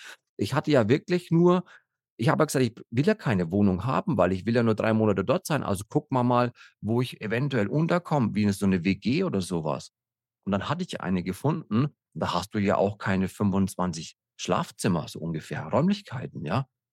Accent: Coburg, Bavaria, Germany; Ich kann mich noch erinnern, ich stand bei uns in Coburg, wo ich herkomme

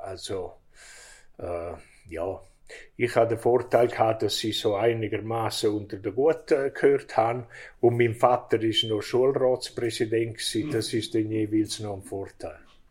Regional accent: Samedan, Graubünden, Switzerland; Ich bin in Samedan geboren. Meine Eltern haben hier gewohnt. Ich bin das vierte Kind gewesen.

